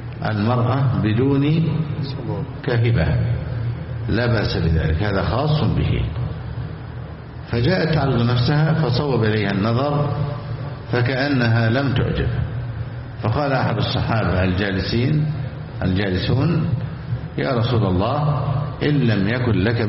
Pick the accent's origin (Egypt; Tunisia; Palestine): Egypt; مثلا عندنا في مصر مطلوب من الإمام أن يجلس في المسجد من العصر إلى العشاء